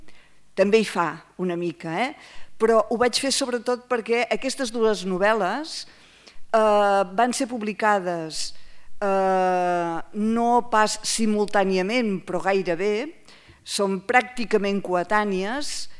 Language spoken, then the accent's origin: Catalan; Olot, Catalonia, Spain; jo sóc d'Olot, per tant, els paisatges